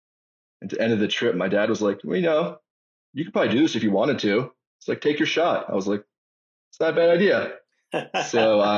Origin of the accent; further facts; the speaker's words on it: Harrisburg, Pennsylvania, United States; Correct. I'm from Harrisburg, Pennsylvania. So southeastern PA.